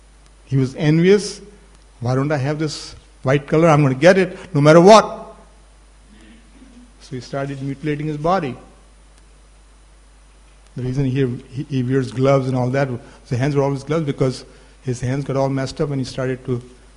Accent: North India, India; Vrindavan is Bengali, I'm from North India.

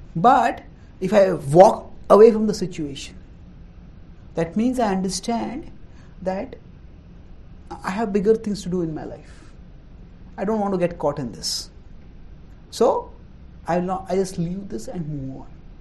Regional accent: South India, India; I am Indian. I am a South Indian. I am an engineer.

